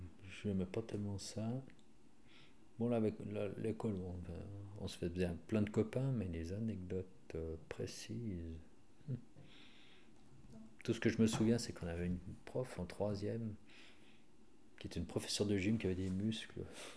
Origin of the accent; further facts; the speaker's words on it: Nyon, Vaud, Switzerland; donc je suis né à Nyon en 1957